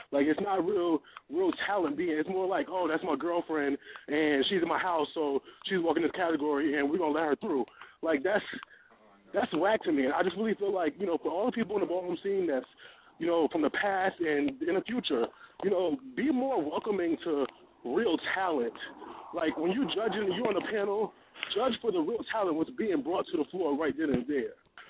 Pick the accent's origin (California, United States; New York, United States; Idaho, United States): New York, United States; New York City; now in Atlanta, United States; I actually live in Atlanta, but I'm from New York City.